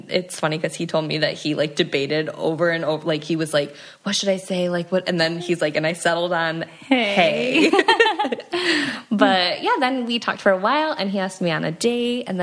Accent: Houghton Lake, Michigan, United States; Yeah, he's from my hometown.

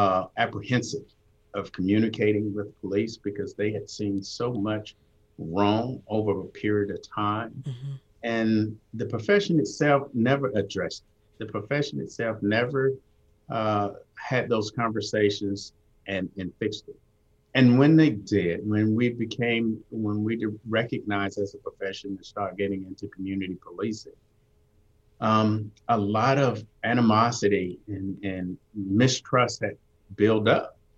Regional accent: Atlanta, Georgia, United States; You know, I grew up in Southwest Atlanta, and so the patrol officers were regulars and routinely throughout the community.

